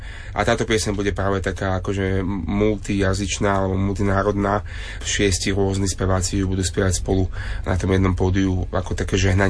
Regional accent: Sliač, Banská Bystrica Region, Slovakia; som zo Sliača

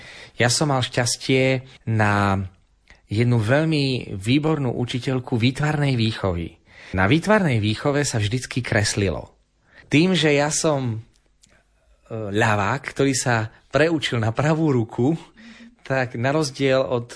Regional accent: Spišské Podhradie, Prešov Region, Slovakia

